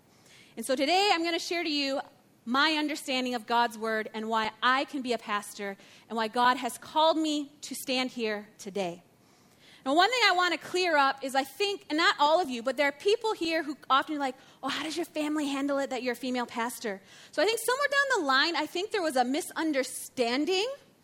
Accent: United States; I'm American. Please do not get confused. I know I probably say it every time because people still think I am Canadian.

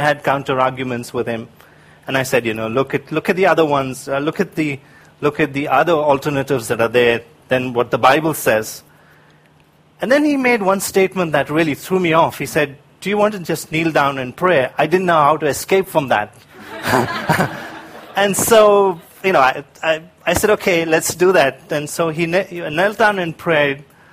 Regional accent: Hyderabad, Telangana, India; I was born in India, in the south of India, in a place called Hyderabad. I grew up there, and during my teenage years, I became a Christian.

